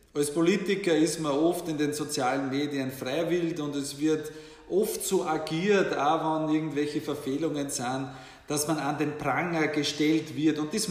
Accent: Nöchling, Lower Austria, Austria; eine Spezialität aus meiner Heimatgemeinde aus Nöchling

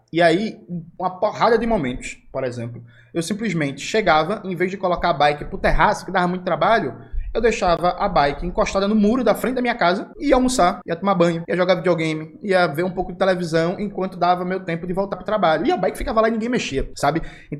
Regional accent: Rio de Janeiro, Brazil; Eu, quando era criança, na favela que eu fui nascido e criado, na Borborema

